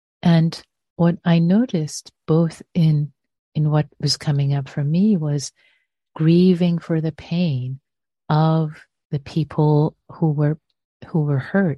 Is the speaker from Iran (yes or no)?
yes; Iran; as many of you know, I am Iranian. I was born in Iran, and there are very challenging times right now in my country of birth.